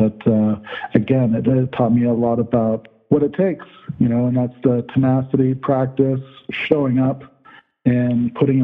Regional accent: California, United States; also born or lived in Orange County; I went to school in Southern California. I grew up in Orange County, and in the school district, we had people that would visit with, like, music lessons.

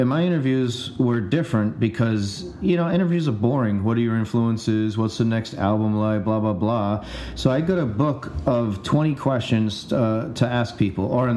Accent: Providence, Rhode Island, United States; now no one knew … went to Brown University while I am from Providence.

